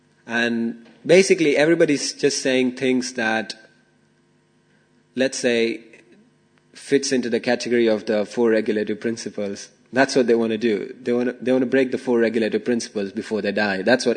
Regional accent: India; I can testify to that because I grew up in India.

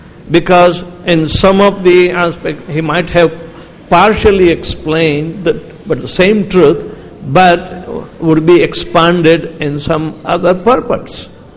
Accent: India; first language Gujarati; English is a second language; I don't know, my mother tongue is Gujarati, and I do not speak that kind of English.

